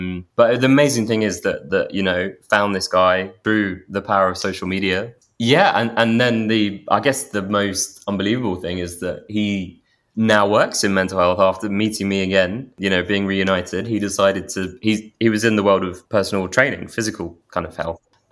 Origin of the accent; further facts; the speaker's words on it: London, United Kingdom; and I'm 34. I'm from London